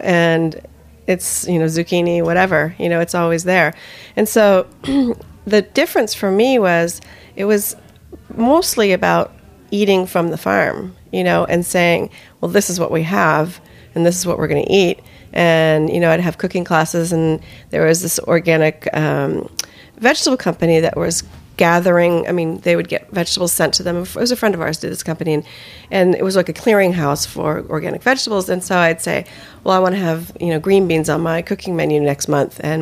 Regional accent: Palo Alto, California, United States; born there; Atherton, actually, but yeah. I was born in Palo Alto.

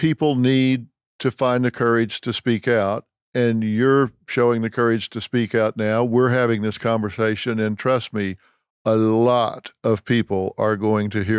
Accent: Texas, United States; I'm from Texas, so when I say it, I do it.

